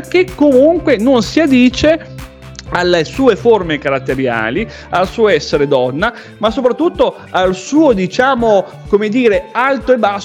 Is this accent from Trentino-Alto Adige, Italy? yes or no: yes; Rovereto, Trentino-Alto Adige, Italy; io sono di Rovereto